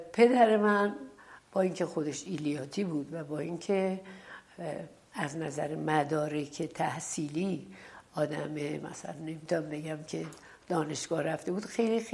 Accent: Torbat-e Heydarieh, Razavi Khorasan, Iran; also born or lived in Mashhad; بعد اون شهر که تربت ایدریه بود دبیرستان نداشت، رفت مشهد که دبیرستان داشته باشه.

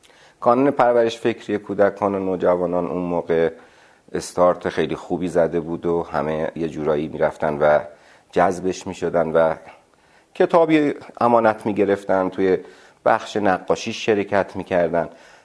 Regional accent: Tehran, Tehran Province, Iran; also born or lived in Abadan; من 58 سالم الان و موقعی که ما مهاجرت کردیم از آبادان و آمدیم تهران من 6 سالم بود.

